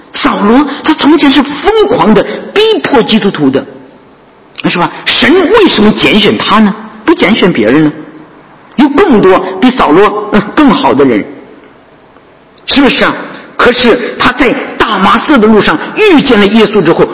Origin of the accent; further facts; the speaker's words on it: China; 我常说外国人有外国人的宗教，怎么样？我们中国人也有我们中国人的宗教